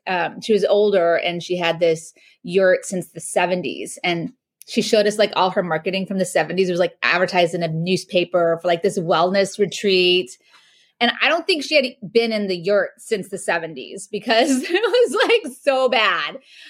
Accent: Los Angeles, California, United States; So we're from Los Angeles, and after we went to Maine, we decided we wanted to come back and discover more lakes.

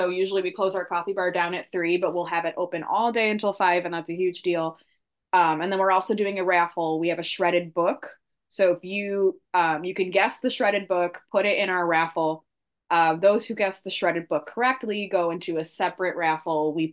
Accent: Illinois, United States; I grew up in the Chicago suburbs, south suburb area. And it's so much different.

